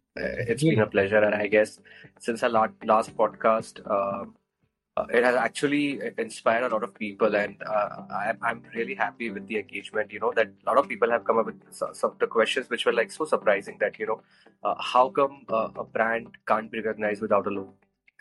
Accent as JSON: {"language": "English", "country": "India", "said": "And I guess storytelling, we as an Indian, we have that in our blood"}